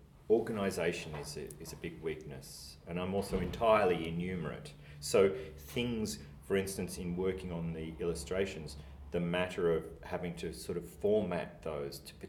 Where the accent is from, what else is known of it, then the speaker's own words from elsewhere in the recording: Albury, New South Wales, Australia; There's a great deal of Albury Wodonga, and my own life growing up in a town with a river flowing through it.